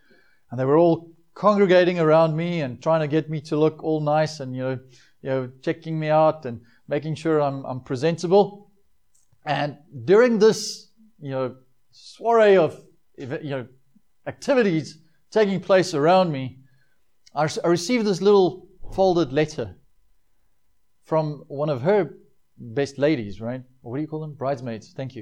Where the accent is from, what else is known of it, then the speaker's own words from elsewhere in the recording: South Africa; I'm South African, right? Even though my accent doesn't always agree to that. I'm coming up in a no man's land with my accent.